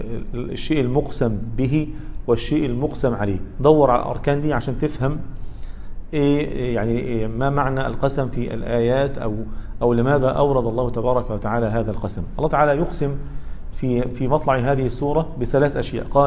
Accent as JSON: {"language": "Arabic", "region": "Sinai", "country": "Egypt", "said": "في بلدنا سيناء، وسيناء من ديار الشام"}